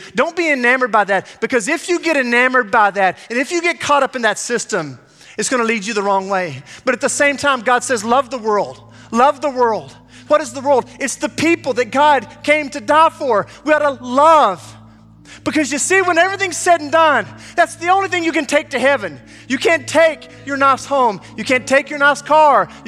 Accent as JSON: {"language": "English", "region": "Alabama", "country": "United States", "tie": "born or raised there", "said": "I was baptized as a kid growing up in Alabama and probably didn't fully understand everything."}